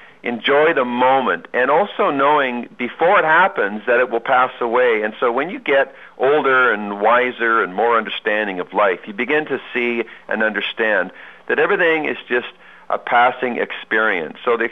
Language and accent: English; Calgary, Alberta, Canada; she's born and raised in Calgary, Alberta, like moi.